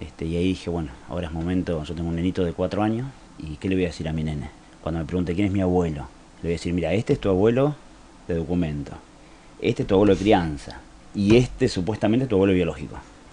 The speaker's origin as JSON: {"language": "Spanish", "town": "Adrogué", "region": "Buenos Aires Province", "country": "Argentina", "tie": "born there", "said": "Yo nací en Buenos Aires, en Adrogué. A mí me anotan como nacido en Bariloche. Yo nací el 12 de febrero del 71."}